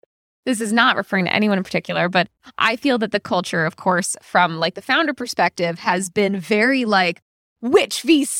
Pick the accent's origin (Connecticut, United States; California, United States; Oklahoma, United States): Connecticut, United States; now in New York, United States; I'm from Connecticut. I'm from the East Coast. I went to NYU.